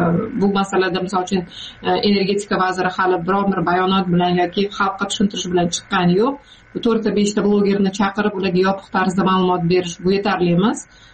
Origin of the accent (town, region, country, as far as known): Jizzakh Region, Uzbekistan; born or raised there